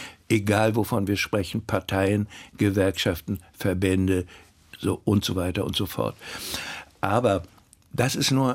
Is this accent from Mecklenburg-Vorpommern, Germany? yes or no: yes; Mecklenburg-Vorpommern, Germany; Für mich als Mecklenburger alles abenteuerlich fremd